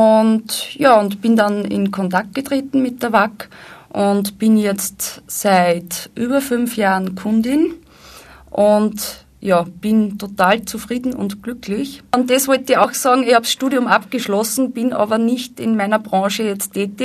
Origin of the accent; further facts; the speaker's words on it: Upper Austria, Austria; born there; now in Vienna, Austria; Ja, also ich bin eigentlich eine gebürtige Oberösterreicherin, das sage ich immer dazu. Habe eigentlich meine Kindergartenpädagogik-Ausbildung gemacht in Oberösterreich und nach der Matura hat es mich einfach nach Wien gezogen.